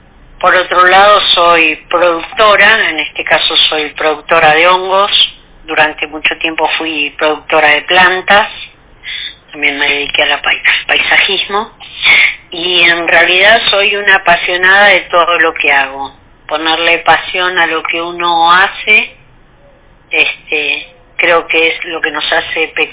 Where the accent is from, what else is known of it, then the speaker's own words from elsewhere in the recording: Hurlingham, Buenos Aires Province, Argentina; Yo vivía en Hurlingham. Nací en Capital, pero bueno, viví en Hurlingham toda mi juventud, mi adolescencia, me formé ahí